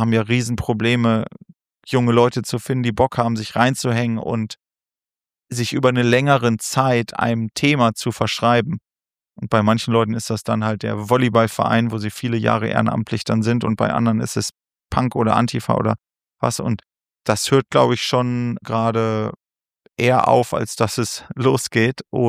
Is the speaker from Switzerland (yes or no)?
no; Göttingen, Lower Saxony, Germany; Wir kommen ja eigentlich aus Göttingen, gab es und gibt es eine große linke Szene. Da muss man sagen, wir sind da im Grunde sehr behütet aufgewachsen.